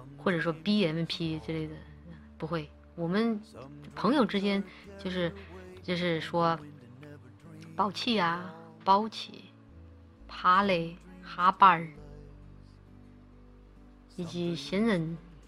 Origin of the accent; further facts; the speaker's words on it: Chongqing, China; accent: Chongqing; 都是我们重庆话里面最难听的骂人方式